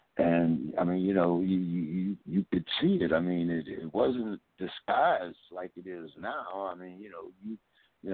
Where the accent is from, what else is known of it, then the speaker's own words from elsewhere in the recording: Youngstown, Ohio, United States; You know, I've told everyone that, you know, I'm from Youngstown, Ohio.